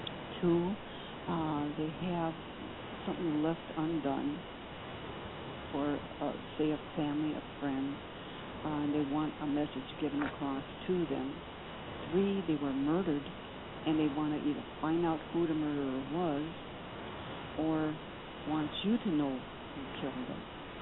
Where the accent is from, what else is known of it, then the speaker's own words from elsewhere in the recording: Ireland; I ought to know better than to lose my temper, but I'm Irish, and I lost my temper.